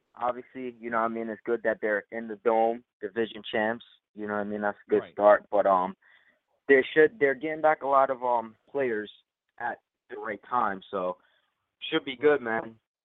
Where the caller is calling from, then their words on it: Fort Lauderdale, Florida, United States; And I'm in Fort Lauderdale, Florida right now, too.